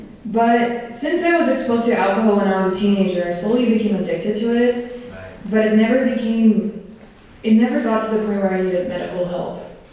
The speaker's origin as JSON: {"language": "English", "country": "Ukraine", "tie": "born or raised there", "said": "And yeah, so I come from Ukraine and I grew up there my whole life."}